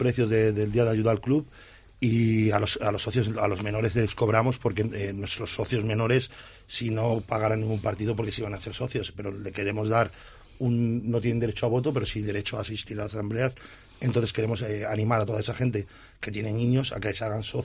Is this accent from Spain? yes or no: yes; Salamanca, Castile and León, Spain; somos gente de Salamanca